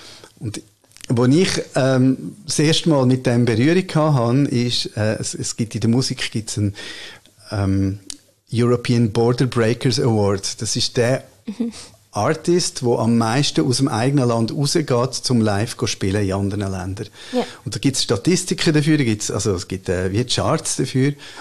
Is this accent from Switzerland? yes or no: yes; Switzerland; ich bin Schweizer